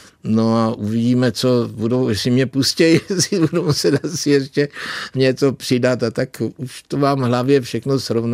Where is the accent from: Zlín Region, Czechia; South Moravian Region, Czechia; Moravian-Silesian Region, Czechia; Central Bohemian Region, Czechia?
Zlín Region, Czechia; Otrokovice; A tam u nás v Otrokovicích se to zpívalo s harmonikou všechno hodně, takže to ve mně zůstalo.